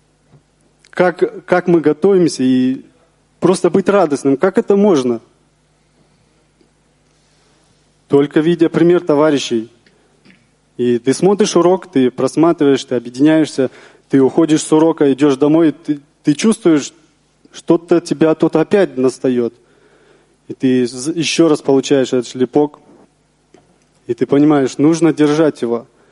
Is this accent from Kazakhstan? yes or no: yes; Shchuchinsk, Akmola Region, Kazakhstan; из Щучинска